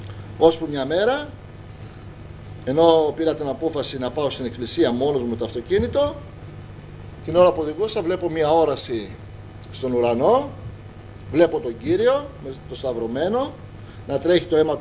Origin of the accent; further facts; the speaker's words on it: Drama, Eastern Macedonia and Thrace, Greece; Με πήγε στον τόπο μου, στη δράμα.